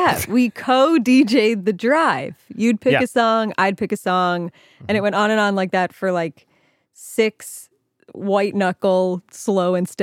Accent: Ohio, United States; She sent this because I'm from Ohio.

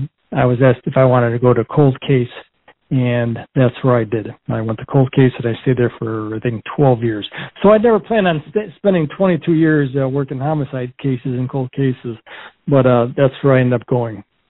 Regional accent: Chicago, Illinois, United States; also born or lived in Wyoming; I was born and raised in Chicago, then moved to Cal City, and I became a policeman there in 1980.

